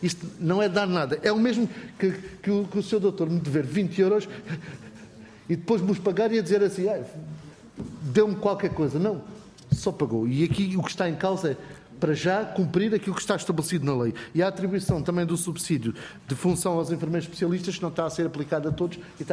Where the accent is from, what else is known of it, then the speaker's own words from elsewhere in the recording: Évora, Alentejo, Portugal; eu sou de Évora, sou um provinciano